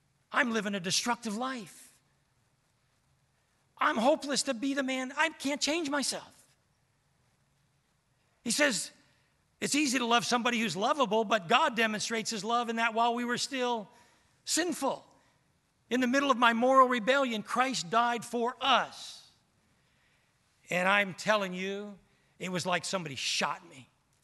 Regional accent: Maryland, United States; So I went to Maryland, which is my hometown

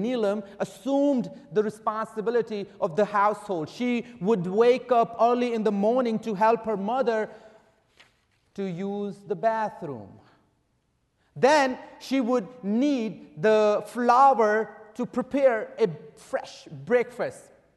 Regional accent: Pakistan; I was born and raised in Pakistan.

